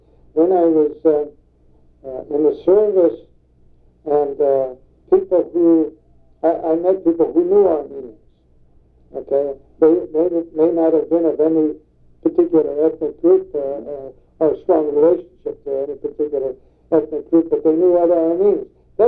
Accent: Pittsburgh, Pennsylvania, United States; But when he found out that I was from Lincoln Place, there was a whole different relationship immediately.

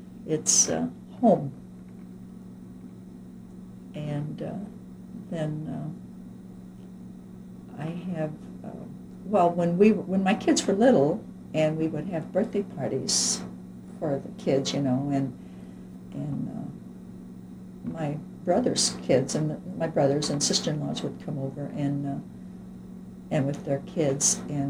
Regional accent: Madison, Illinois, United States; he wanted to go by our old home that we grew up in Madison and just see different parts of Granite City

